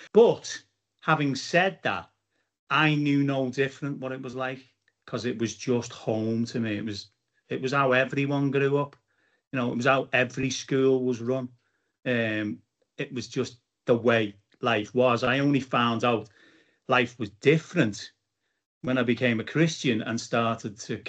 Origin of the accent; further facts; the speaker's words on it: Bootle, North West England, United Kingdom; I left school in 83, so it was like late 60s, 70s, 80s, growing up in Bootle in a two up, two down terraced house in a, you know, a little compact street.